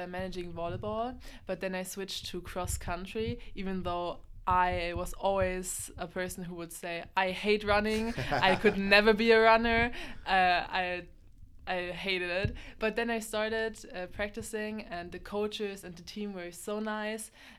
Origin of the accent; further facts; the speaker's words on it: Bavaria, Germany; English is a second language; So I'm from Bavaria, a southern part of Germany, and I live in a smaller town. In my perspective, it's like 50,000 citizens, and it's near a bigger town called Munich.